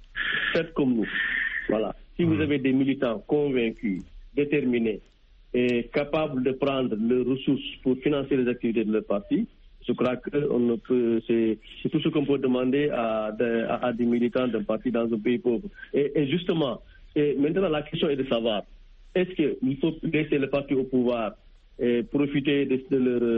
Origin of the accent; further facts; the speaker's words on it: Senegal; moi, en tant que Sénégalais qui ne suis membre d'aucun parti